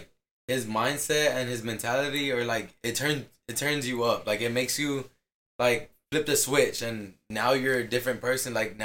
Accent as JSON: {"language": "English", "town": "Falfurrias", "region": "Texas", "country": "United States", "said": "We're from Falfurrias, a small town."}